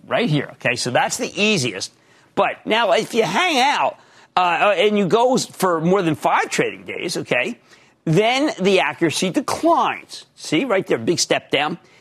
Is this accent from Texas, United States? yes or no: no; New Jersey, United States; why don't we go to Ann in my home state of New Jersey?